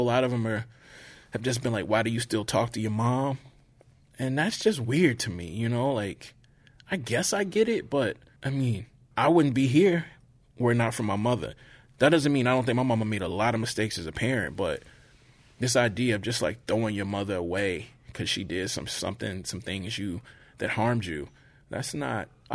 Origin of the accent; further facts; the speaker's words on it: the South, United States; because I'm from the South, anybody who picks up my book, I'm thankful for.